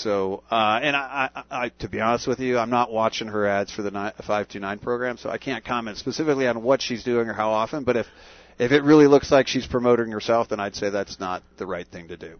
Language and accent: English; Tucson, Arizona, United States; now in Phoenix, United States; I grew up in Tucson. I live in Phoenix now.